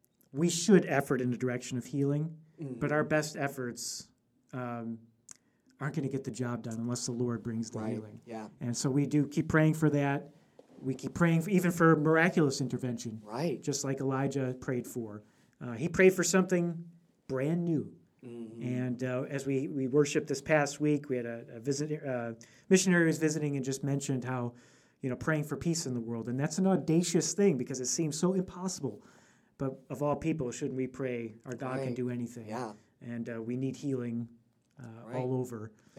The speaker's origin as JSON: {"language": "English", "country": "United States", "said": "it's not something I've experienced as an American."}